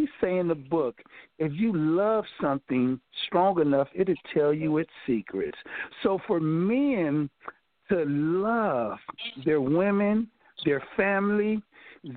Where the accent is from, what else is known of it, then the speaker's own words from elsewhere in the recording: Los Angeles, California, United States; And I feel that a lot of men, as I did growing up in Watts, I only dealt with masculinity from stick out your chest, young buck.